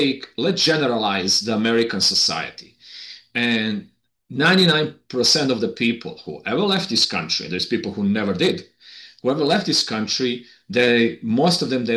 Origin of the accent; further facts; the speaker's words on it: Switzerland; English is a second language; now in United States; And me being European, I'm actually coming from Switzerland, I understand how easy to come to America and adjust to the American way of life.